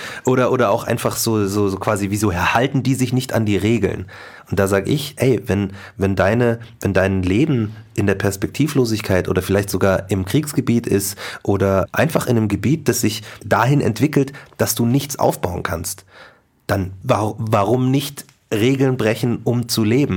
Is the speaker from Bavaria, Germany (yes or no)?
yes; Markt Schwaben, Bavaria, Germany; born or raised there